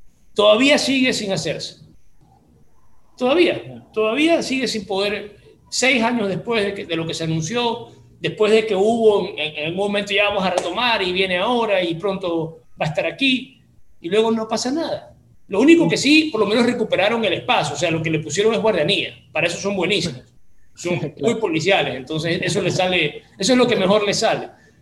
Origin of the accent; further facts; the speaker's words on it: Guayaquil, Guayas, Ecuador; a mí, como guayaquileño, me interesa que la ciudad esté bien.